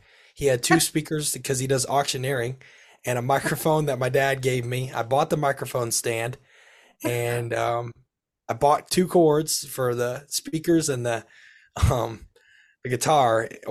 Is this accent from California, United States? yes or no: no; St. Joe, Illinois, United States; Well, I'm from St. Joe, Illinois, a pretty small town, but it's pretty like well known around these parts.